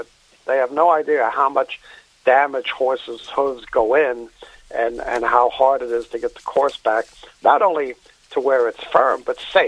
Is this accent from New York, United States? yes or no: yes; New York City, New York, United States; When I was living in New York City, when I grew up in New York City, you'd wait for a day where it rained to go to Aqueduct